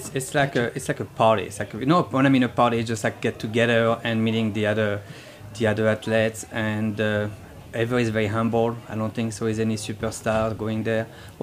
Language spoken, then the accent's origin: English; French Alps, France; English is a second language; Well, actually, I'm from the Alps, I'm the southeast.